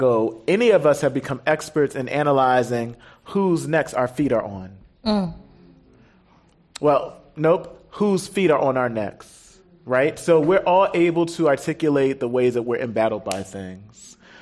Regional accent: Brooklyn, New York, United States; I'm from Brooklyn. I mean, but the same can be said about, I live in Bed-Stuy in Brooklyn, New York

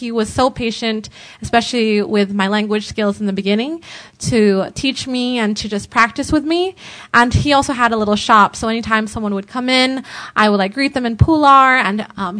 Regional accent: United States; we would talk about how, you know, I grew up in America and he grew up in Guinea, and how we actually really are related.

